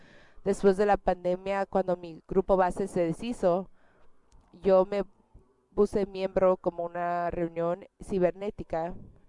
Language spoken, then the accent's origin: Spanish; Oregon, United States; also born or lived in Alaska; Yo fui criada y nací en Oregon, pero me moví a Alaska cuando tenía 20 años y ahí me mantuve sobria. Viví ahí 27 años y ahora he regresado a mi ciudad de nacimiento.